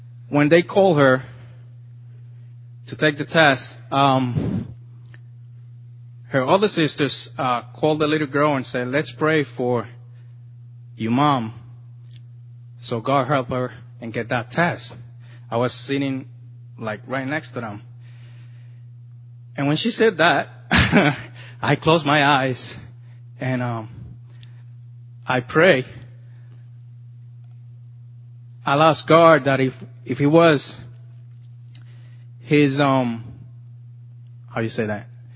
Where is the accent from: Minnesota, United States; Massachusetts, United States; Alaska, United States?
Massachusetts, United States; Nantucket; About a year and a half ago, me and my wife and my four kids, we come from Massachusetts. It's an island called Nantucket over there.